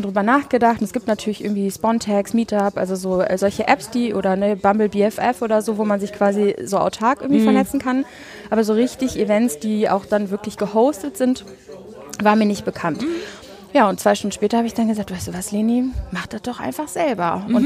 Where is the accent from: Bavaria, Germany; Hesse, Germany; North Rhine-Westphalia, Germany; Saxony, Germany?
North Rhine-Westphalia, Germany; Düsseldorf; Ich komme ursprünglich aus Wersten hier in Düsseldorf, wohne jetzt inzwischen seit 6 Jahren hier in Flingern.